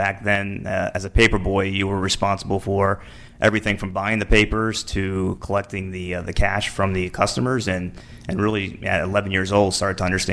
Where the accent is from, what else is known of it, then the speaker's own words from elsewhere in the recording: Dundalk, Maryland, United States; Originally from Dundalk, Maryland.